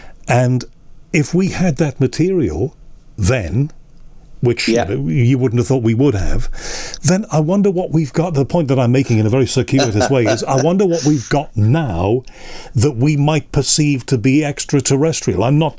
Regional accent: Liverpool, North West England, United Kingdom; You know, I'm from Liverpool. So a lot of my holidays when I was a kid were out to Llangollen and then further out west to places like Aberystwyth

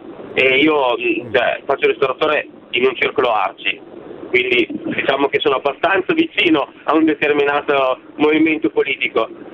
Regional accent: Piacenza, Emilia-Romagna, Italy; io premetto che non sono lombardo, sono dell'Emilia Romagna, ma a Piacenza siamo proprio confinanti.

